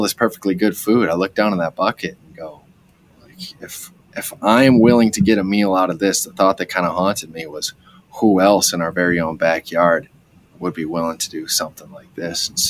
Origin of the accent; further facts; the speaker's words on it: Rochester, Minnesota, United States; I grew up in Rochester, Minnesota, and grew up as a cradle Catholic